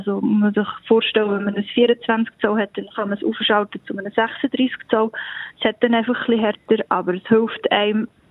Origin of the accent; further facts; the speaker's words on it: Gretzenbach, Solothurn, Switzerland; Wir haben bei uns im Dorf, wo ich aufgewachsen bin, einen Verein gehabt, der Einradclub Grätzenbach. Und die sind immer bei mir im Dorf, beim Haus durchgefahren.